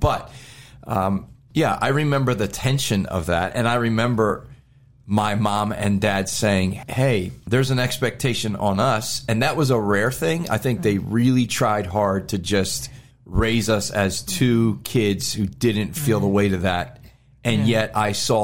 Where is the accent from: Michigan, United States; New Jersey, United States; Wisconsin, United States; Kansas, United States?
New Jersey, United States; also born or lived in Baltimore; So I was born in Baltimore, Maryland. I don't remember that part of the journey. I do remember being a young kid in South Jersey.